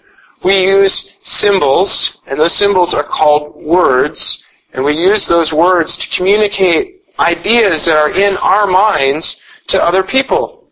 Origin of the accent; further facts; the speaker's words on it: Iowa, United States; I gave up quickly because, well, I'm from Iowa. And in Iowa, if you have something floating on the water, it's a boat.